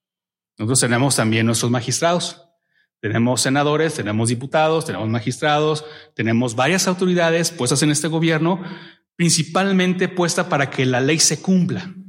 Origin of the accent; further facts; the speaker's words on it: Chihuahua, Mexico; En cualquier otro lugar del país, yo que soy de Chihuahua, no están prohibidas.